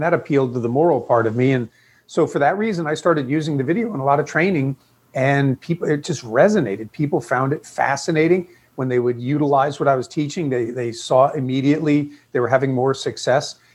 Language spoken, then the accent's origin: English; Honolulu, Hawaii, United States; born there; now in Florida, US… no; I was born in Honolulu, Hawaii. My father was serving in the Marines during Vietnam. And then we moved back to New York, where they were originally from, my parents.